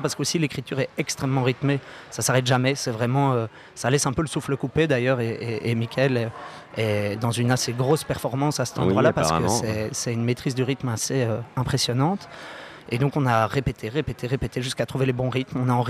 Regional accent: Belgium; on est belge.

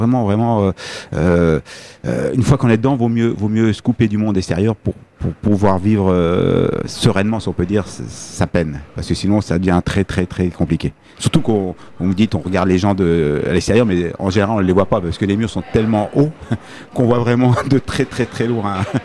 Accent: Nancy, Grand Est, France; Non. Alors moi, je suis de Nancy.

